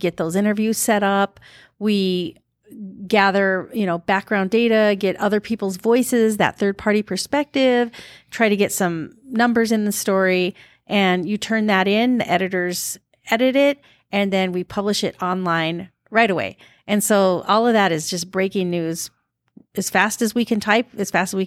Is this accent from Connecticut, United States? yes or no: no; Colorado, United States; moved away as an adult; So I was born and raised in Colorado, graduated from Colorado State University, technical journalism. And my mom had moved out here, so I followed her out.